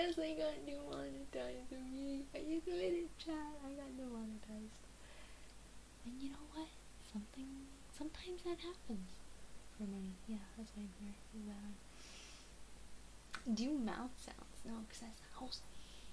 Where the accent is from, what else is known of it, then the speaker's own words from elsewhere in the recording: United States; I'm American. Yeah, I'm American, but I live right on the border of Canada. And my family are Canadians.